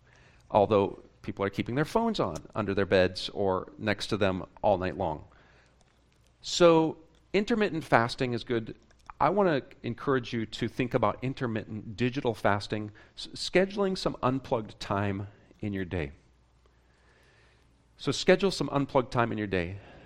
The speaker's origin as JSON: {"language": "English", "region": "Oregon", "country": "United States", "tie": "born or raised there", "also_born_or_lived": "Chicago", "said": "I used to live in Chicago, and when I lived there, as you know, as I told you, I grew up in Oregon, so I grew up in the country."}